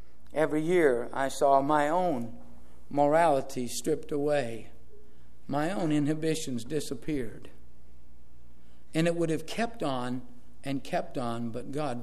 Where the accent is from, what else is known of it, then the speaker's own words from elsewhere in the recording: United States; because we grew up in America, even though we may not all be Christians, we grew up in America